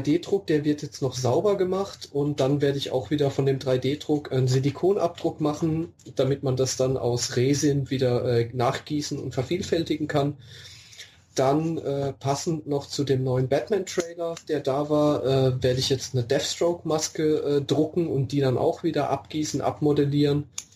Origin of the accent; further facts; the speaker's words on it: Mannheim, Baden-Württemberg, Germany; Ich komme aus Mannheim, das wird sich anbieten.